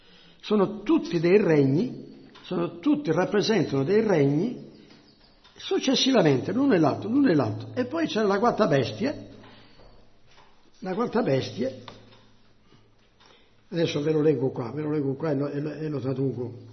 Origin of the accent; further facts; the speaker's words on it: Switzerland; born there; first language French; Italian is a second language; mi piace leggere in francese perché mi trovo meglio nella comprensione. Sono nato in Svizzera con la lingua francese